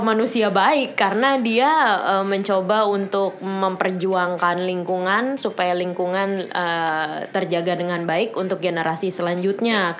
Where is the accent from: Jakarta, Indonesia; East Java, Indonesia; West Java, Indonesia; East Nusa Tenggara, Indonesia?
Jakarta, Indonesia; Dan di situ aku baru terbuka matanya sebagai anak Jakarta, bahwa yang namanya ketimpangan di luar Jawa itu besar sekali.